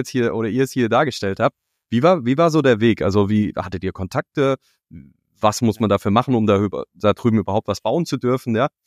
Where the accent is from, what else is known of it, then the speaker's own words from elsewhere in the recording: Germany; ich jetzt als Deutscher könnte mir nicht vorstellen